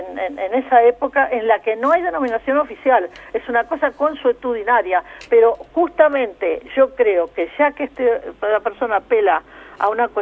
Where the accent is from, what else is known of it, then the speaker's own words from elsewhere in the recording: Montevideo, Uruguay; yo, que soy montevideana de bastante tiempo